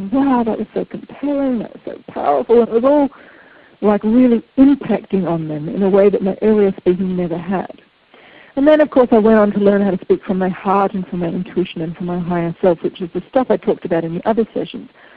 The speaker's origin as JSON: {"language": "English", "town": "Melbourne", "region": "Victoria", "country": "Australia", "tie": "born or raised there", "said": "I've been running lots of workshops here in my hometown in Melbourne"}